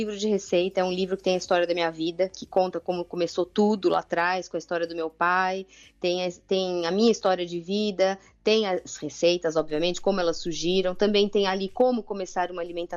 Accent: Cantanhede, Centro, Portugal; Eu sou de Cantanhede, perto de Coimbra.

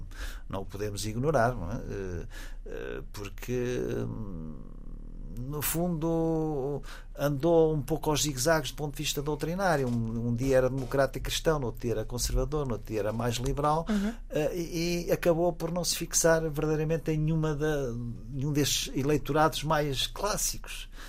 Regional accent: Alentejo, Portugal; Por exemplo, na minha aldeia, no Alentejo, nessa zona

